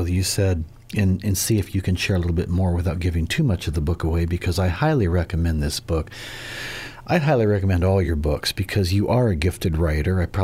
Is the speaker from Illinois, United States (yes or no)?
yes; Springfield, Illinois, United States; growing up in Springfield, Illinois